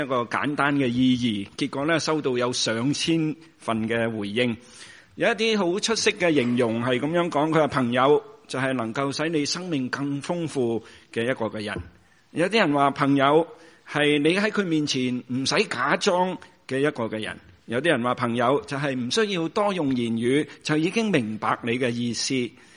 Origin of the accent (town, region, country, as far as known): China